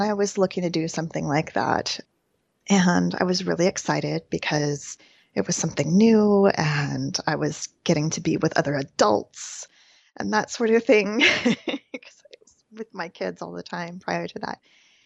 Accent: United States; I am an American.

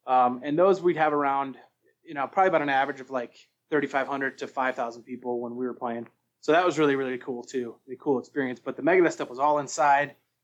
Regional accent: Evergreen, Colorado, United States; also born or lived in Wisconsin; Yeah, actually, I grew up in Evergreen, which is about 45 minutes west of Denver, up in the mountains, and then kind of bounced back and forth between here and Wisconsin as a kid.

